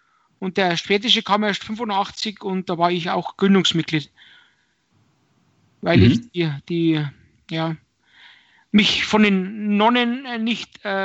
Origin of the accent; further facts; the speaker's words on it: Bavaria, Germany; born there; Ich bin ja in Bayern geboren und da wird man eigentlich schon von Haus aus katholisch.